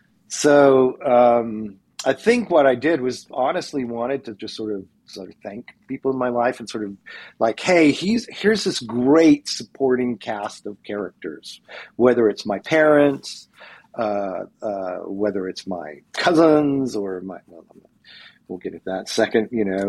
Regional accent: California, United States; also born or lived in Texas / Arkansas / England / Spain; I mean, I was born in Texas, Arkansas, England, Spain, Southern California. We stuck in Southern California for a long time.

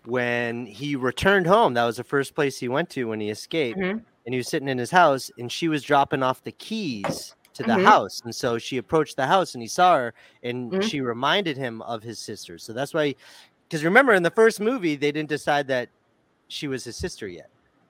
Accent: Boston, Massachusetts, United States; I grew up in Boston. I travel back there, and I forget how to get fucking anywhere now.

